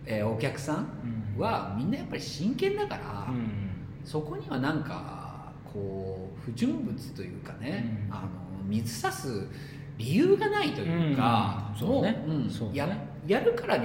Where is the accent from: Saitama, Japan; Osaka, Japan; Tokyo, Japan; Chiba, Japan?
Tokyo, Japan; born there; 東京っていう、まあ、自分の本当に生まれたね、場所